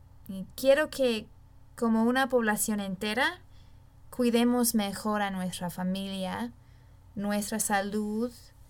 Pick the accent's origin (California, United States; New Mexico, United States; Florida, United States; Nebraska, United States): Nebraska, United States; Spanish is a second language; Yo soy de los Estados Unidos, del centro del país, de un estado llamado Nebraska.